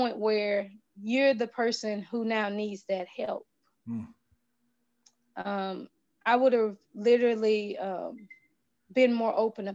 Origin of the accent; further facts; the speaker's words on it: Mississippi, United States; I'm from Mississippi. I'm a Southern girl. I talk to people.